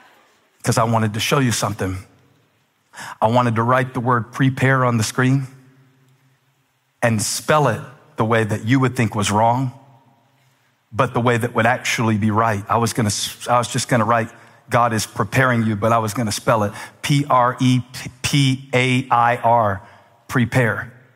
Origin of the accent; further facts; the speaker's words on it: Moncks Corner, South Carolina, United States; and I was growing up in Monk's Corner, South Carolina